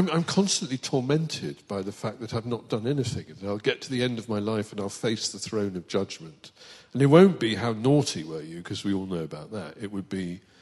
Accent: Northampton, East Midlands, United Kingdom; it's where I'm from, and I grew up, and so I was born in Northampton, though, in the Barrett Maternity Home.

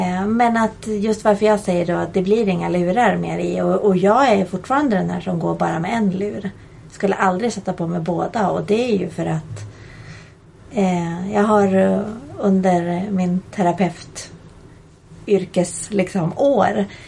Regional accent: Täby, Stockholm County, Sweden; I och med att jag är uppvuxen norr om Stockholm.

